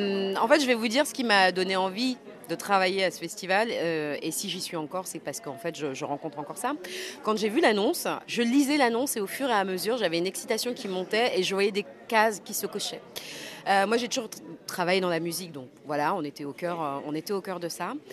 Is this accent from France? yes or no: no; Benin; aussi dans mon pays d'origine, le Bénin